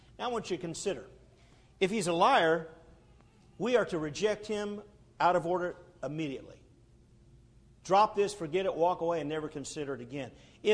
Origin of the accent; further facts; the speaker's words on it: Arizona, United States; moved away as an adult; now in Los Angeles, United States; I moved to Los Angeles. I was raised in Arizona, but 1984, I took my family and moved to Los Angeles